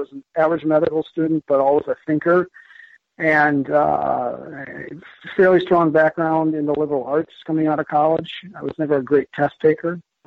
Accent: Madison, Wisconsin, United States; and I'm a pediatric surgeon, and I'm from Madison, Wisconsin.

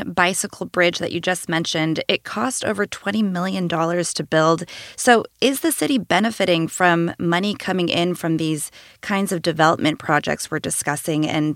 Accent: California, United States; I grew up in the Bay Area. I've long associated the city with shopping, going to the movies

